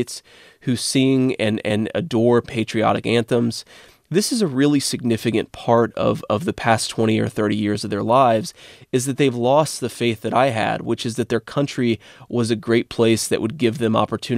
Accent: Middletown, Ohio, United States; So I'm from Middletown, Ohio, which is a small steel town in southwestern Ohio.

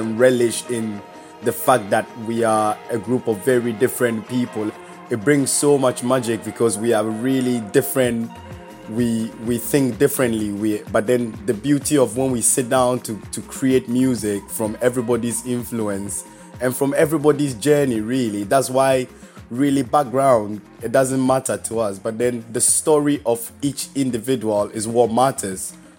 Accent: Ghana; You know, I come from Ghana and I come from a society where, you know, politics has been played with, corruption and, so like, growing up around very, like, political songs

